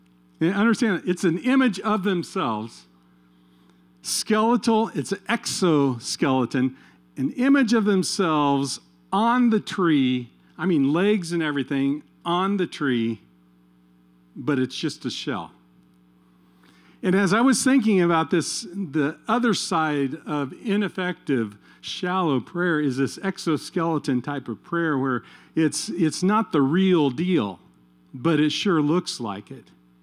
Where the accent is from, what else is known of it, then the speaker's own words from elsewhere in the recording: Kansas, United States; It reminds me of growing up in Kansas